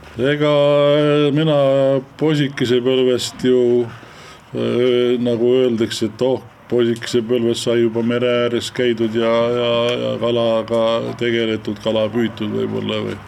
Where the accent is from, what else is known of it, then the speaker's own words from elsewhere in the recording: Kaavi, Saare County, Estonia; Mina olen tegelikult Sõrvest pärilt, täitsa Kaavi külast. Vanaema järgi siis oleks võinud öelda, et Pendi talust.